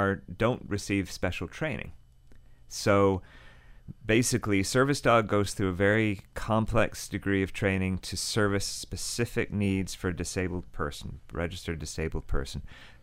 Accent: United Kingdom; I'm British, I have to use the word dodgy.

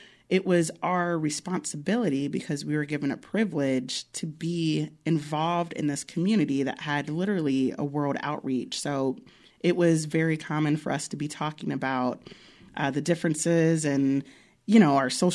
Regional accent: Bel Air, Maryland, United States; not too far from where I grew up in Bel Air, Maryland

